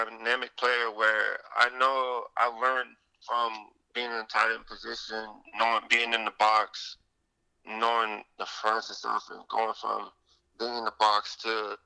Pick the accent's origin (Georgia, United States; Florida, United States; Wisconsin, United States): Florida, United States; Homestead; now in Boca Raton, United States; A lot more than my hometown. And it's a fancy place. It's a fancy place in Boca. There's a lot of stuff I visited, like the melting pot, iPic, and all this other stuff that I would never experience being down back home in Homestead.